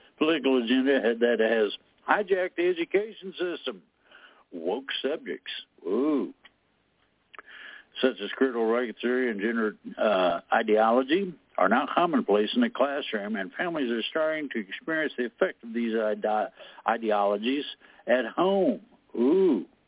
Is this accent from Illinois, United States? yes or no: no; Indiana, United States; Comes from my home state of Indiana.